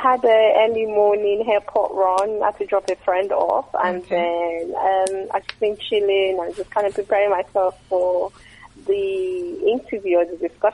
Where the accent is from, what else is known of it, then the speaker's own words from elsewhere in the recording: Abeokuta, Ogun, Nigeria; I'm from Abeokuta, Ogun State. I was born in Nigeria.